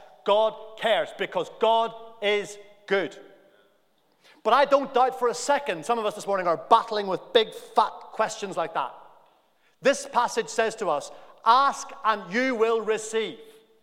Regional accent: Northern Ireland, United Kingdom; One of the things about growing up in Northern Ireland is we saw things and experienced things that nobody should see or experience.

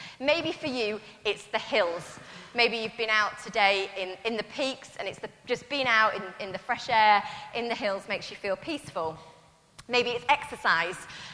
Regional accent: Hull, Yorkshire and the Humber, United Kingdom; I was brought up in Hull on the East Coast

